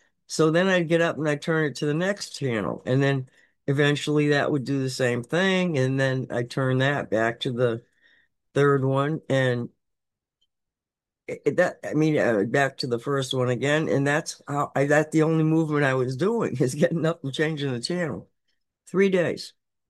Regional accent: Massachusetts, United States; I was a fan of his. I grew up in Massachusetts.

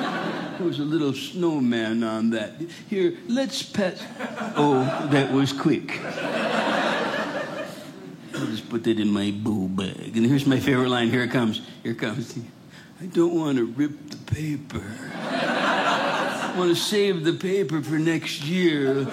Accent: Rochester, Minnesota, United States; So I grew up in Rochester, Minnesota, which is, you know what I really remember?

